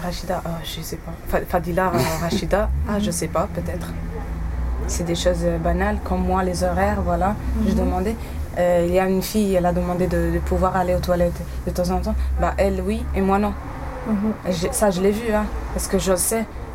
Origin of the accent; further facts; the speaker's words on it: Morocco; now in Roubaix, France; Non, je suis marocaine.